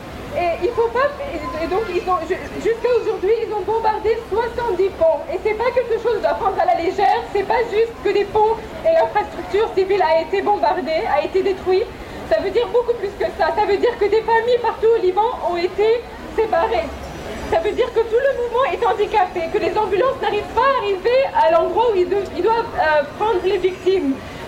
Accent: Canada; Je vais vous demander quelque chose en tant que Canadien.

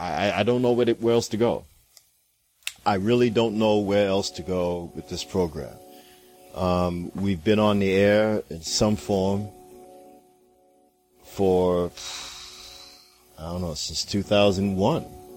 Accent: Philippines; these early message boards, I used to have stuff put up on, American Asian message boards, you know, as a Filipino, right?

